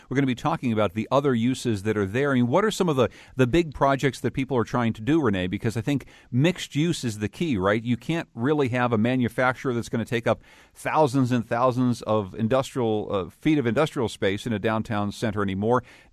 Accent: Winsted, Connecticut, United States; and I'll speak for my hometown of Winsted

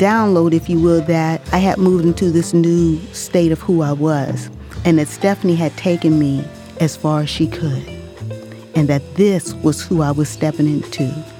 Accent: Compton, California, United States; also born or lived in Okinawa, Japan; I was 9 years old, growing up in Compton. We had just moved to Compton, literally from Asia. We had been living in Okinawa.

